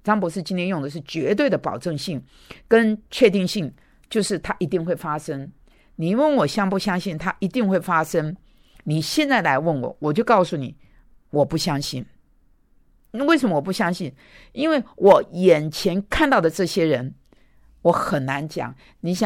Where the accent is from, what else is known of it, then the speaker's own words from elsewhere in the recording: China; 好，我们中国人，我们华人，你没得服，行，你就到美国吧。